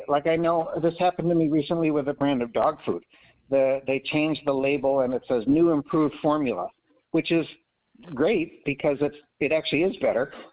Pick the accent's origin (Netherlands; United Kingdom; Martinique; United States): United States; Wisconsin; now in Rhode Island, United States; I made a move from Wisconsin originally to Rhode Island, which was a nice move